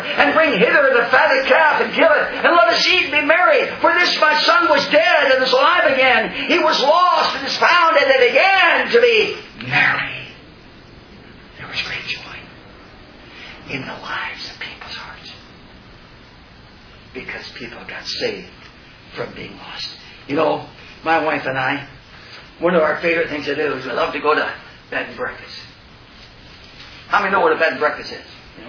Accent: Indiana, United States; Where are you from? I'm from South Indiana.

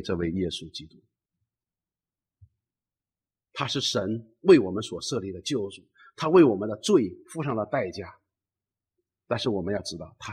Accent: China; 我们都从中国来，我们都受过这样的教育

